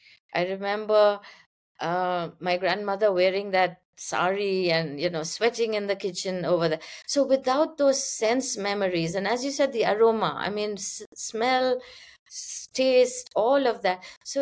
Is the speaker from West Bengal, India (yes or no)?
yes; Kolkata, West Bengal, India; my growing up in Kolkata.